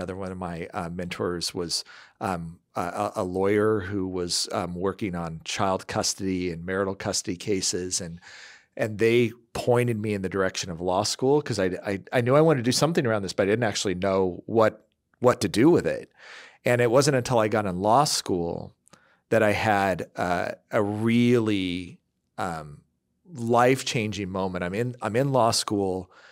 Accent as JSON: {"language": "English", "region": "Midwest", "country": "United States", "tie": "born or raised there", "said": "I also just was a strange child in a fairly kind of country conservative family growing up in the Midwest."}